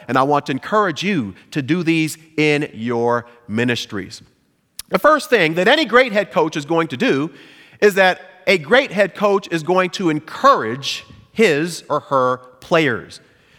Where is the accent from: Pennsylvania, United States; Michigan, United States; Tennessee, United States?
Pennsylvania, United States; Pittsburgh; now in Dallas, United States; And then, of course, I'm from Pittsburgh, so I had to throw in my Pittsburgh Steelers in there